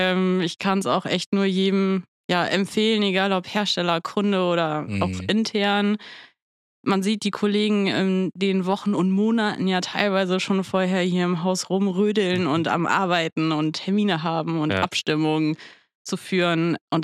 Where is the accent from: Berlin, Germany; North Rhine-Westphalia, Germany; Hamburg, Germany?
Hamburg, Germany; born there; Gebürtige Hamburgerin.